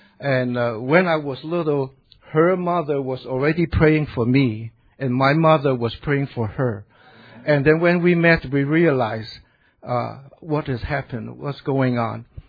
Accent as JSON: {"language": "English", "country": "Hong Kong", "tie": "born there", "moved": "yes", "said": "I was born in Hong Kong, down at the bottom. It's okay. Hong Kong at that time was still a British colony. So I came to this country in 1969. As a British subject."}